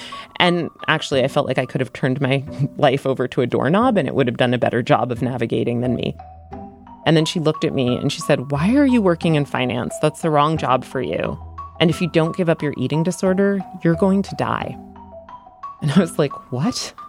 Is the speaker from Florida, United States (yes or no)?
no; Connecticut, United States; I grew up in Connecticut, but as a result of frequenting all these different treatment centers, I've lived at various places in the country.